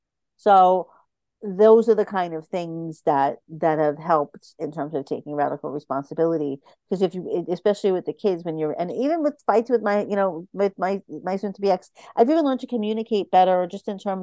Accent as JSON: {"language": "English", "town": "Brooklyn", "region": "New York", "country": "United States", "said": "Listen, I'm from Brooklyn. Like, we literally go from 0 to 500, like, instantly."}